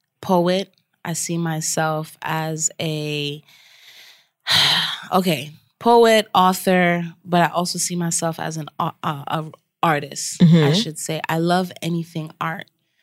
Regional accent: New York, United States; I think being a New Yorker, for me, all I saw was New York.

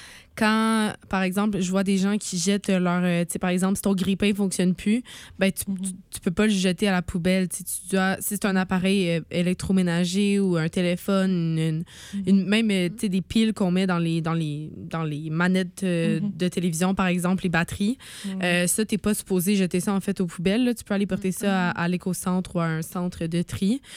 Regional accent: Sherbrooke, Quebec, Canada; ben moi, je viens de Sherbrooke

